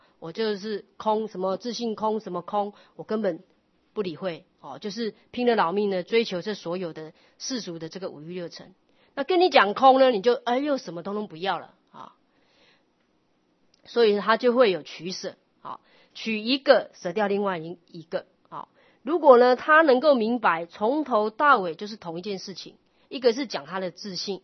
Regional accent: Taiwan; born there; 你说我生在这个台湾，就大乘佛法流传的地方

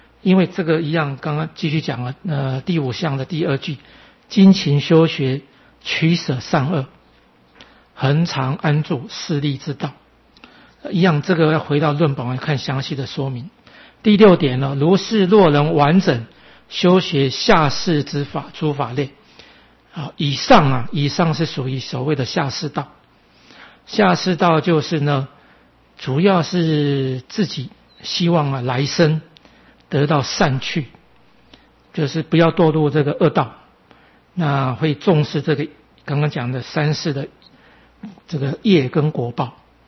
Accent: Keelung, Taiwan; 我从小在基隆那么小的城市，这个是四五十年前的事情，才小学生，甚至还没有念小学

